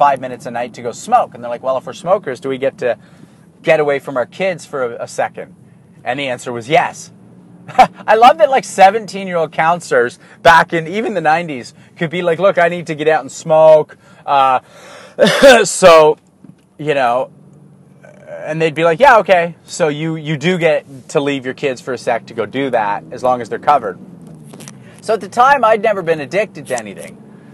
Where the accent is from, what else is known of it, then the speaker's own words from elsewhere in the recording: Canada; So as this is happening, this frame of reference stuff, I'm growing up not quite as a Canadian because everything I'm being taught by my folks is coming from a different frame of reference